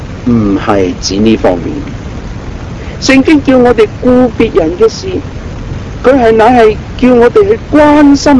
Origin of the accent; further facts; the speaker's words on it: Guangdong, China; 都好似我哋廣東人所講嘅三姑六婆